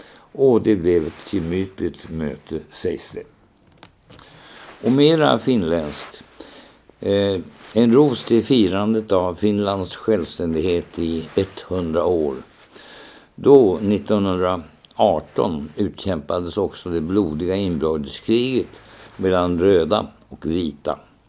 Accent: Norrland, Sweden; I min norrländska barndom fanns nästan i varannan familj ett finskt barn. Själv hade jag några år en finsk lillebror från Kemi.

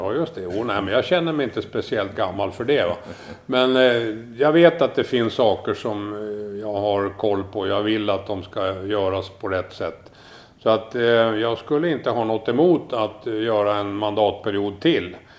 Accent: Skellefteå, Västerbotten County, Sweden; born there; moved away as an adult; Jag är född i Skellefteå. Och flyttade väl därifrån i samband med militärtjänsten 1957.

